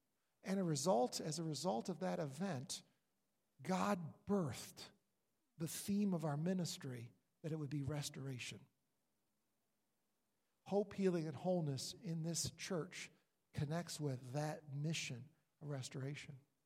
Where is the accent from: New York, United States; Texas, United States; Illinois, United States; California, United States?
New York, United States; Us? I mean, I'm from New York. You call me up here?